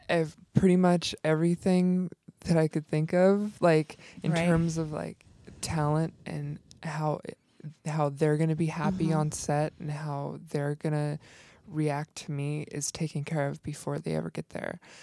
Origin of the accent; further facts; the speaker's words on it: Oregon, United States; we drove up to Oregon to my hometown, and we shot up there